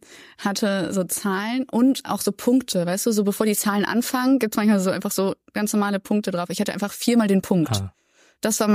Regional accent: Cologne, North Rhine-Westphalia, Germany; Ich weiß nicht, du wohnst in Köln, ich komme aus Köln.

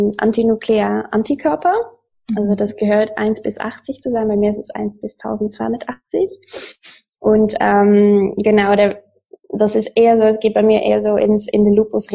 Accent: Netherlands; German is a second language; now in Hamburg, Germany; ich komme aus den Niederlanden und wohne jetzt schon 4 Jahre in Hamburg.

